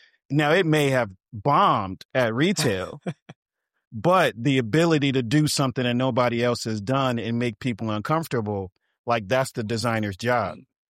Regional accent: Inglewood, California, United States; I mean, for me, I grew up in Inglewood, California.

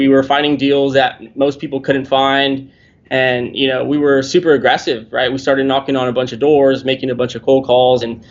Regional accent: McAllen, Texas, United States; I am 24 years old. I'm from McAllen, Texas, small town, South Texas.

